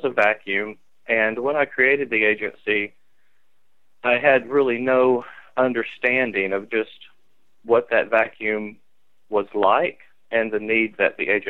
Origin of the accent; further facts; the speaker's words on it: Huntsville, Alabama, United States; born there; So I was born here in Huntsville, Alabama.